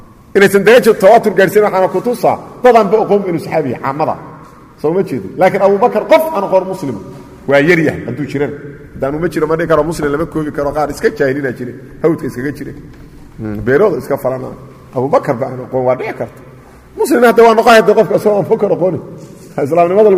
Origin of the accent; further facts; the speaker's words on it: Saudi Arabia; سبحان الله ما أنا سعودي